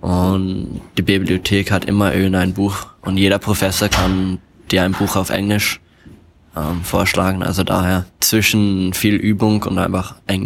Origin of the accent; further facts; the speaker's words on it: Shanghai, China; also born or lived in Germany / Pakistan / Tianjin, China / Dubai, United Arab Emirates; Ich bin in Deutschland geboren, aber bin mein Leben lang rumgereist. Also gleich nach der Geburt war ich in Pakistan, dann war ich 4 Jahre in Tianjin. Dann sind wir umgezogen nach Shanghai, da habe ich 7 Jahre gewohnt